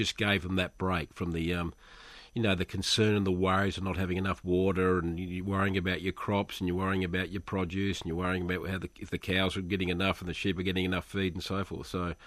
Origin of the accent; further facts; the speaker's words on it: Adelaide, South Australia, Australia; also born or lived in Collyambly; I was born in Adelaide, South Australia. I lived there till I was 13. Then my parents bought a rice farm out in the middle of the Riverina. So my teenage years was fighting snakes and growing rice out in a place called Collyambly, in an irrigation area.